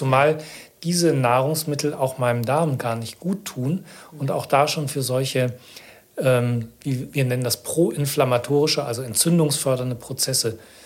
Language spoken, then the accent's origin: German; North Rhine-Westphalia, Germany; ich komme ja aus dem Ruhrgebiet. Genau, ich komme ja aus dem Ruhrgebiet.